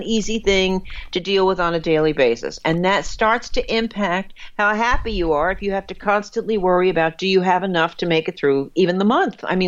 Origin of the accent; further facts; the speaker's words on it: New Jersey, United States; I was born and raised in New Jersey. That's 13.